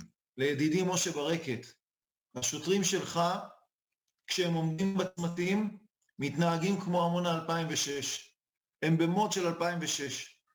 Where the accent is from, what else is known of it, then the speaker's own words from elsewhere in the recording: Netanya, Central District, Israel; אני גדלתי בנתניה, ואני מכיר טרמינולוגיה של אוכלוסייה שנמצאת תחת עינה הפקוחה של המשטרה